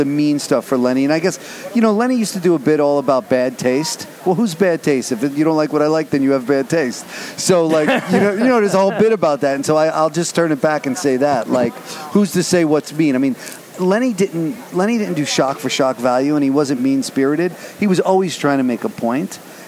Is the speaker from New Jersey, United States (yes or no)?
yes; New Jersey, United States; I'm a huge Steeler fan. For my whole life, even though I grew up in New Jersey.